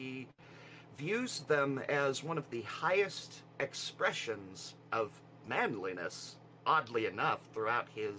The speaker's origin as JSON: {"language": "English", "region": "Utah", "country": "United States", "said": "I'm from Utah, and I'm a leftist."}